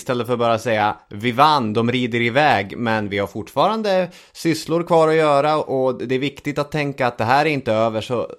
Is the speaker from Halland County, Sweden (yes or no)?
no; Arvidsjaur, Norrbotten County, Sweden; jag växte upp i Arvidsjaur, det vet många som lyssnar. Och i Arvidsjaur så växer man ju upp i skuggan av regementet på något sätt.